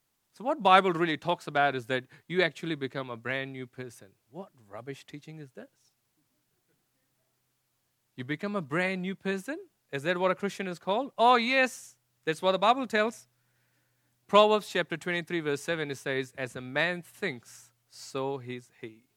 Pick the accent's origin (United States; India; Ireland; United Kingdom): India; You know, I come from India and they all talk about conversion.